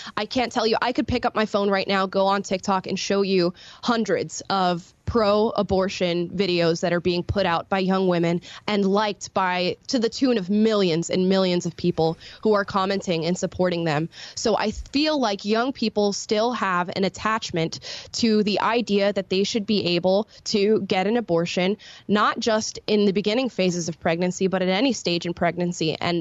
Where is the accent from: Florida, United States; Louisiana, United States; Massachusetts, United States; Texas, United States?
Florida, United States; I was attending BLM protests whenever they were happening in my home state of Florida.